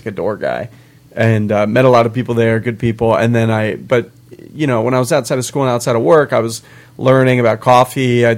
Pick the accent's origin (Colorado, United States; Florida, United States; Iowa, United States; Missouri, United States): Florida, United States; Well, I've been here for like 10 years, but I grew up in Central Florida, technically.